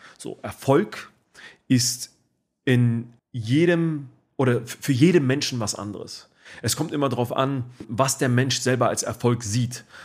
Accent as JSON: {"language": "German", "region": "Berlin", "country": "Germany", "tie": "born or raised there", "said": "ich bin aus dem arabischen Raum, meine Eltern sind 1996 nach Deutschland gezogen sozusagen und da war ich gerade 3 Jahre alt, da bin ich in Berlin aufgewachsen oder bin im Prinzip in Berlin eingereist, als ich 3 Jahre alt war mit meinen Eltern"}